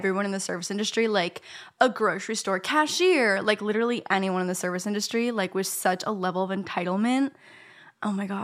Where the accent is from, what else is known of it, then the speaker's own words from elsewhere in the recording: Canada; Also, like, I'm Canadian, so, like